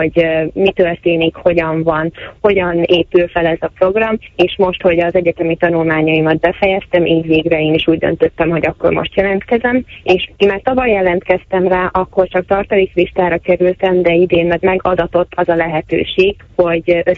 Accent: Debrecen, Hajdú-Bihar, Hungary; Én Debrecenből érkeztem, én debreceni vagyok, és ott az egyetemen végeztem anglisztika szakon, illetve amerikanisztika mesterképzésben végeztem

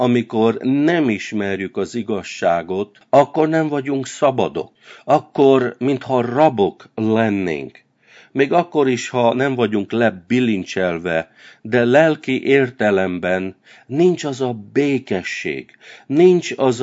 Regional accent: Transylvania, Romania; amikor Erdélyben nőttem fel a kommunizmus ideje alatt

